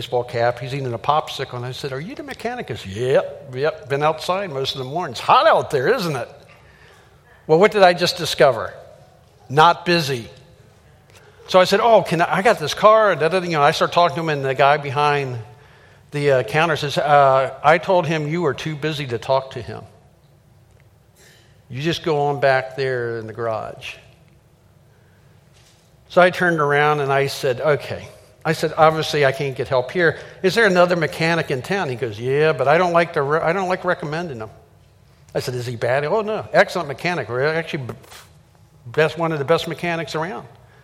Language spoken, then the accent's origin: English; Minneapolis, Minnesota, United States; I'm from Minneapolis.